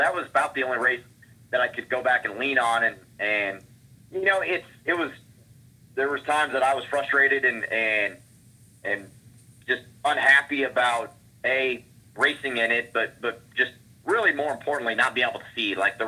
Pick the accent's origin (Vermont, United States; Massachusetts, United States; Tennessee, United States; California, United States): California, United States; And growing up in California and karting, I didn't even run a lot in the rain.